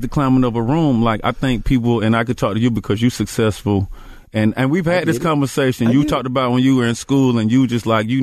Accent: Atlanta, Georgia, United States; And this time, I'm from Atlanta, so...

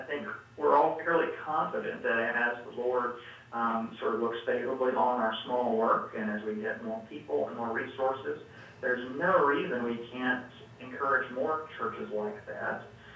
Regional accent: Mississippi, United States; I think of my own experience growing up in South Mississippi, the answer would probably be zero.

